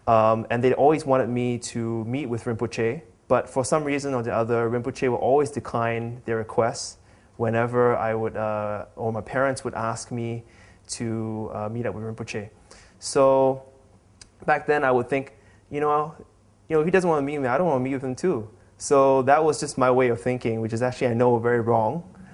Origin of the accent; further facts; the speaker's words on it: Kuala Lumpur, Malaysia; also born or lived in Canada; I'm from Kuala Lumpur, born and bred. I lived in Canada for a couple of years when I was younger.